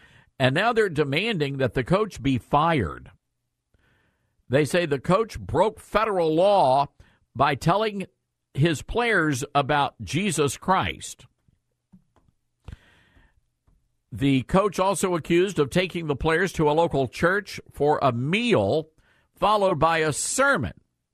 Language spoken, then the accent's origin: English; the South, United States; This was a regular part of our growing up in the South.